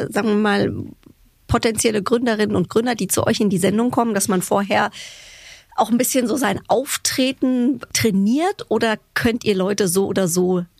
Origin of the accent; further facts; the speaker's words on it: Hesse, Germany; Guck, bei uns in Hessen gibt es immer Rippchen mit Sauerkraut.